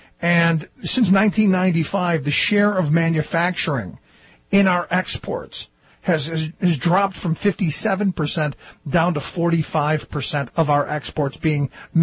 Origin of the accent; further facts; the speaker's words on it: Cleveland, Ohio, United States; You know, I go home to Cleveland every once in a while because I grew up in Cleveland.